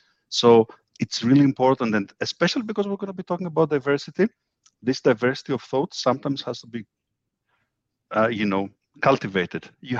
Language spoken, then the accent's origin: English; Greece; also born or lived in Germany / United States / Brazil; because I was born and raised in Greece, but then I had the opportunity to study in Germany. I lived in the US, I lived in Brazil for a couple of years.